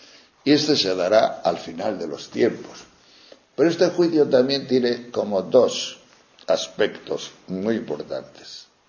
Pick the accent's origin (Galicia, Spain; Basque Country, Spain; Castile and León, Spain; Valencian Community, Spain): Castile and León, Spain; haciendo allá por mi tierra, por los picos de Europa de León